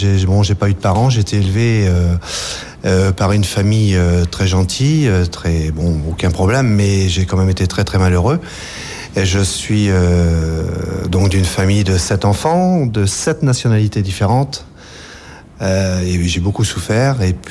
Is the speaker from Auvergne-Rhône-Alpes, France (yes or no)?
no; Paris, Île-de-France, France; born there; j'étais abandonné dès ma naissance, en 1948. Je suis né en 48, dans Paris 18e, rue Carpeau, exactement, et j'étais abandonné là.